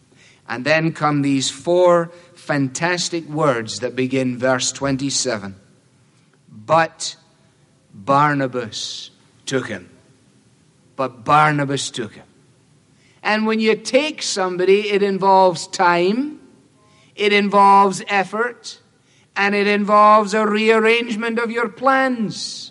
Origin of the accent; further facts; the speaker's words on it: Glasgow, Scotland, United Kingdom; I told you before that I was brought up in Glasgow. Glasgow was the second city of the British Empire.